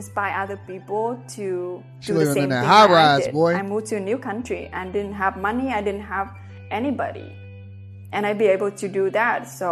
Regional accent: Hung Thay, Vietnam; I grew up in a village called Hung Thay. I feel like very close to my hometown.

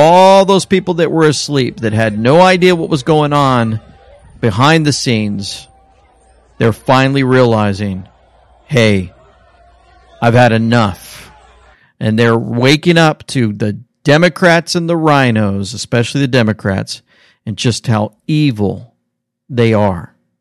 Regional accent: the South, United States; coming from growing up in the South my whole life

